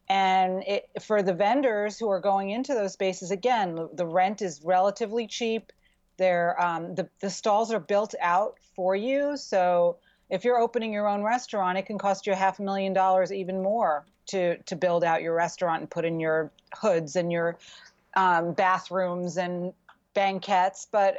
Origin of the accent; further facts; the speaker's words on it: Queens, New York, United States; I have some memories of growing up in Queens and going to the mall